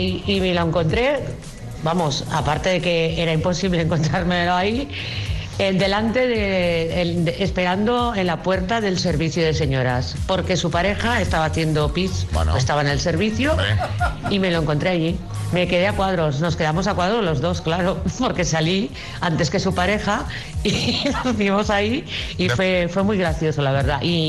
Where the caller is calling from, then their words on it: Huesca, Aragon, Spain; de Huesca. Me encontré al alcalde de mi pueblo